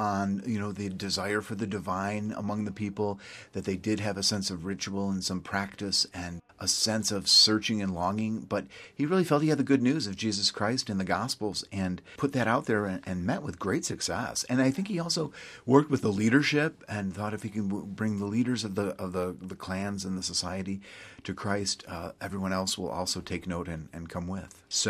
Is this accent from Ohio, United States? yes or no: no; Chicago, Illinois, United States; Yes, well, I'm from Chicago, and it's legendary there. They dye the river green, but it also is a religious holiday.